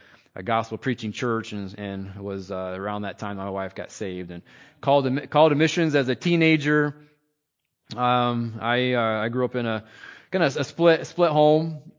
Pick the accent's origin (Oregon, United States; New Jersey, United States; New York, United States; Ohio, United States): Ohio, United States; Lima; we are both from the Lima, Ohio area, and both saved at an early age.